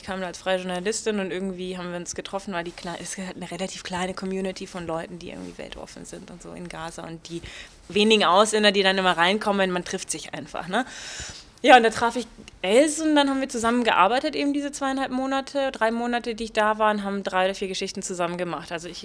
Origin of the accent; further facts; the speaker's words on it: Nuremberg, Bavaria, Germany; Eigentlich, weil ich ja bin ja selber Nürnbergerin.